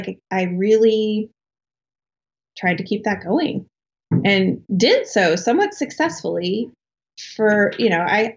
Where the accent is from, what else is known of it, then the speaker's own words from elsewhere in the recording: Colorado, United States; So I grew up I was born and raised in Colorado in like a small town south of Denver. Mm. I lived there all through my life.